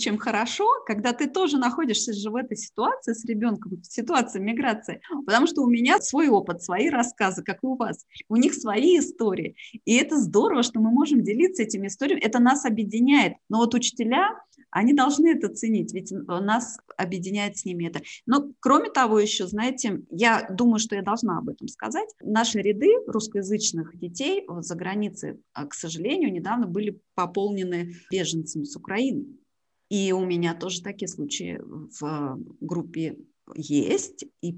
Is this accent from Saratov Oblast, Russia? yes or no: no; Tomsk, Tomsk Oblast, Russia; Я сама из Томска, я знаю Новосибирск, я академгородок знаю.